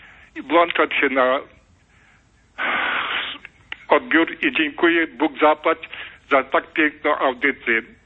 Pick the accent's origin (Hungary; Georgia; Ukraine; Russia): Ukraine; Ternopil Oblast; now in Canada; pochodzę z Podola, z województwa tarnopolskiego, to jest niedaleko od Lwowa